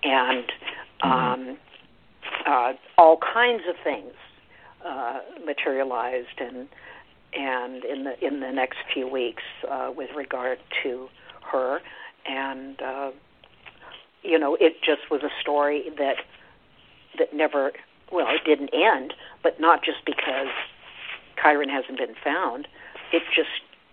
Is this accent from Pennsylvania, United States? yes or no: no; Oregon, United States; I grew up in Oregon, so I'm kind of, you know, defend a little bit the fact that, yes, it's an Oregon story